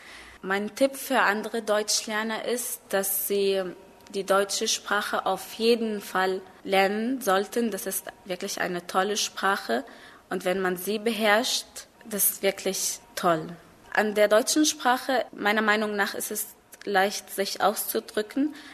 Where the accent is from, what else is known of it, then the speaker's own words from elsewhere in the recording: Cairo, Cairo Governorate, Egypt; German is a second language; Ich mag Großstädte sehr, weil auch Kairo, mein Heimatstadt, eine Großstadt ist.